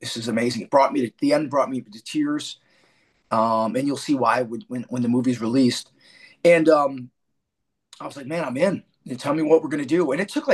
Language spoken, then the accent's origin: English; Chicago, Illinois, United States; now in Los Angeles, United States; No, it's for me, it's I grew up in Chicago, so I'll always be a Cubs